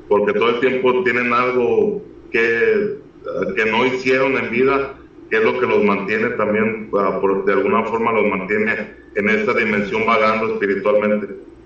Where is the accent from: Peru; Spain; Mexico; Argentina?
Mexico; yo cuando yo hice la primera comunión en la iglesia católica y todas estas cosas, como buen mexicano